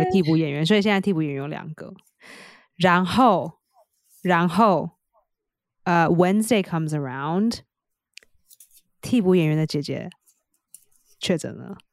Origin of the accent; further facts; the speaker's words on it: Nantou, Taiwan; 我们家是南投来的。